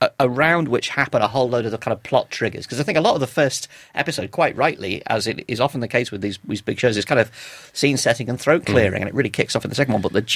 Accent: United Kingdom; I mean, we as British people watching this are not getting a tenth of what the German viewership will be getting from this.

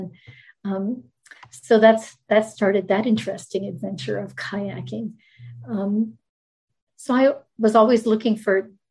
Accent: Maryland, United States; also born or lived in Rhode Island / Michigan / New Jersey / Jamaica; So I was born in Rhode Island. We moved to Michigan, lived several places in Michigan as the phone company moved him then to the Washington, D.C. area. I grew up in Maryland and we moved to Maryland to New Jersey.

